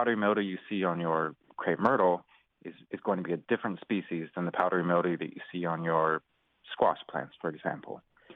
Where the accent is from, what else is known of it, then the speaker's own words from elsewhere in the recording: Zimbabwe; also born or lived in Cape Town, South Africa; now in United States; I grew up in Zimbabwe actually, and 14 years in Cape Town, South Africa.